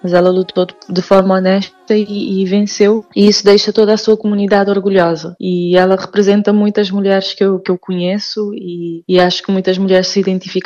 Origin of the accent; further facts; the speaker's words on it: Cape Verde; now in Portugal; porque agora eu vivo em Portugal, não é? Eu nasci e cresci em Cabo Verde e lá não sentia tanto essa necessidade dessa representatividade, porque eu estava em África